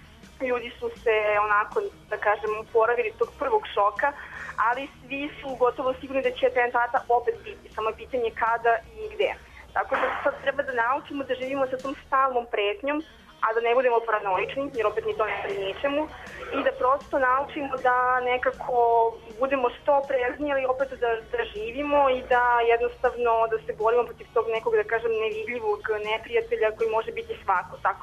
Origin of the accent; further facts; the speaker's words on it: Zemun, Belgrade, Serbia; moved away as an adult; Evo ovako, znači ja sam poreklom iz Beograda, iz Zemuna, da budem preciznija.